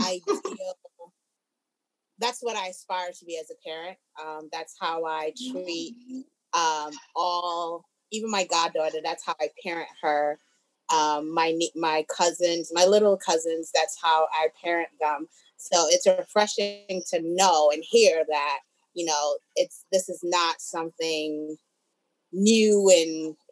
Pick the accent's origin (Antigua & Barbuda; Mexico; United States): Antigua & Barbuda; I'm from the Caribbean as well